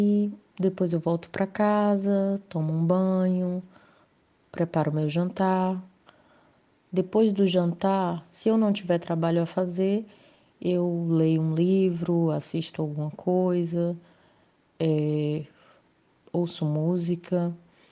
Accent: Ceará, Brazil; eu tenho 24 anos, sou brasileira, cearense

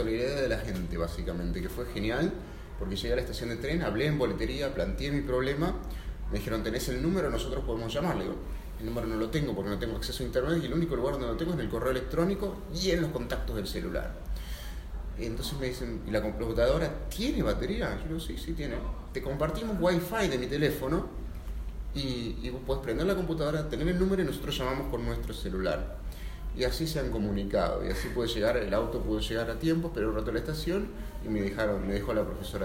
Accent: Argentina; now in France; de Argentina.

